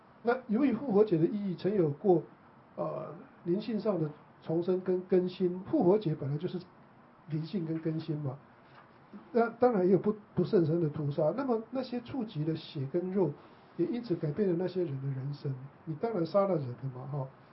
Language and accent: Chinese; Taiwan; 对，那比如说像我们台湾人